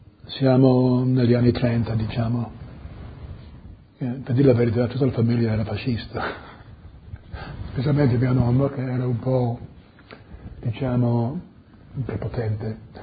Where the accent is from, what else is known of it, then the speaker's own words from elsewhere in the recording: Trieste, Friuli-Venezia Giulia, Italy; born there; Certo, sono nato a Trieste, novembre 40.